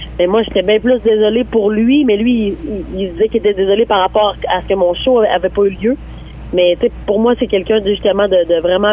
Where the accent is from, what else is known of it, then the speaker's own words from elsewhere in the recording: Lac-Saint-Jean, Quebec, Canada; J'enregistre mon 4e album chez moi au Lac-Saint-Jean.